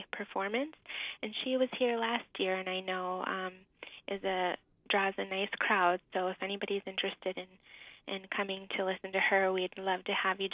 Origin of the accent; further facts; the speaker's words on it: Minot, North Dakota, United States; I'm from Minot, so I can sure bundle up and handle this.